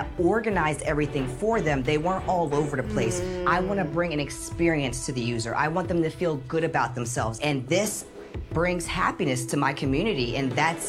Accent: Mays Landing, New Jersey, United States; I'm from Mays Landing, New Jersey.

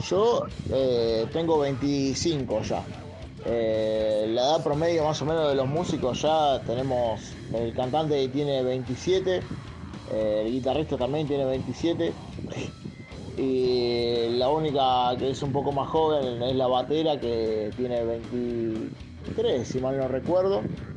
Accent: Quilmes, Buenos Aires Province, Argentina; Bueno, obviamente somos de Argentina. Pero bueno, somos de Quilmes, provincia de Buenos Aires.

